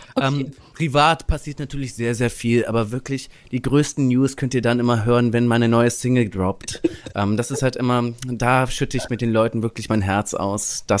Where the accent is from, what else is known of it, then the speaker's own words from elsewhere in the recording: Lake Constance, Germany; Ist wunderschön, ist immer noch meine Heimat